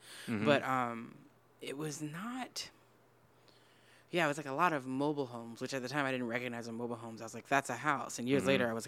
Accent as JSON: {"language": "English", "town": "Metairie", "region": "Louisiana", "country": "United States", "tie": "born or raised there", "said": "I grew up in a suburb of New Orleans called Metairie."}